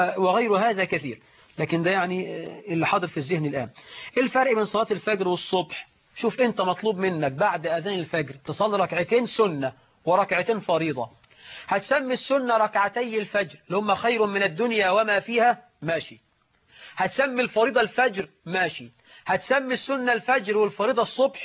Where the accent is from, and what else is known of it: Egypt